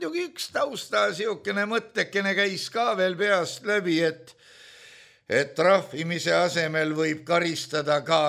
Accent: Tallinn, Harju County, Estonia; Külastasime sõbraga Nõmme turgu. Nõmme on minu kodukant

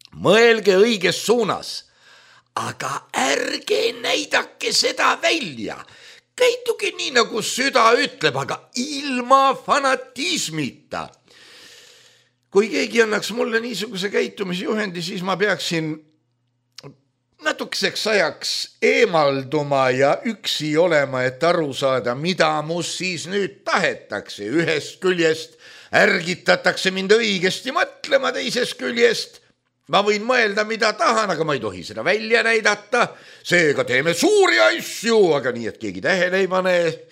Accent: Russia; meid on siin mitu inimest, kes on pärit Venemaalt.

